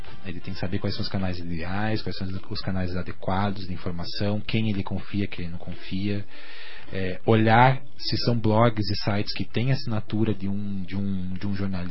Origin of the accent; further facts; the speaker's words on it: Paranaguá, Paraná, Brazil; que eu sou bagrinho, sou de Paranaguá, e mantenho a minha ligação forte com a cidade, minha família ainda mora lá